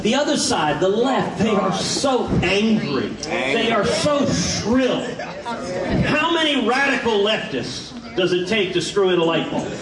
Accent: Texas, United States; from my home state of Texas

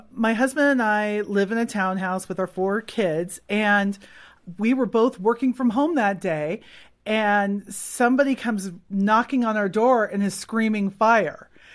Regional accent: California, United States; I'm from California. Like we don't do trains. That's not our thing.

